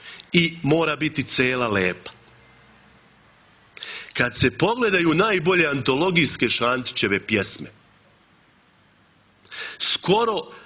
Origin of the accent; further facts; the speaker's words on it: Zmijanje, Republika Srpska, Bosnia & Herzegovina; ja Nerado govorim ekavski, jer mi je maternji i ekavski, iz Kočićevog zmijanja sam.